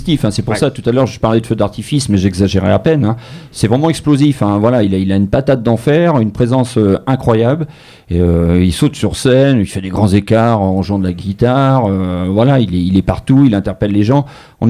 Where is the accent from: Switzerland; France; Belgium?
France; Chez nous, en France, tu vois